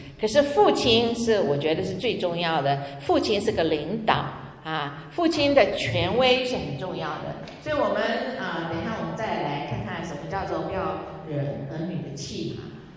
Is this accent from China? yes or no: yes; China; 我们中国人尤其是哈啊